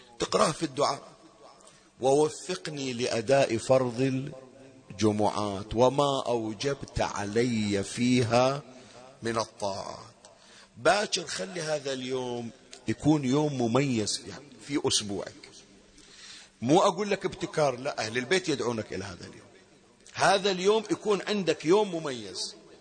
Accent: Manama, Capital Governorate, Bahrain; يوم الخميس يطلعون يروحون المنامة السوق عندنا بالبحرين

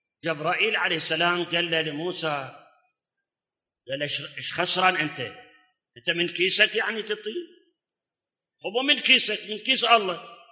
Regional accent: Iraq; اكو مثل عندنا بالعراق

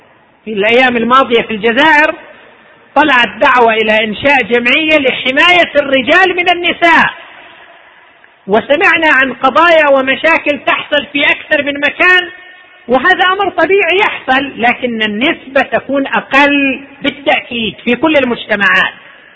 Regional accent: Saudi Arabia; عندنا في المملكة العربية السعودية وزارة الشؤون الاجتماعية شكلت إدارة خاصة للحماية الاجتماعية للأسرة

